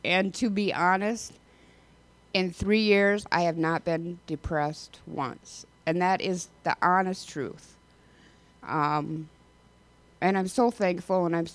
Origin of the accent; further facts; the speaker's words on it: Decorah, Iowa, United States; And now this is my hometown, actually. And when my mom said, we're moving back to Decorah, I'm like, moving back to Decorah? What's in Decorah?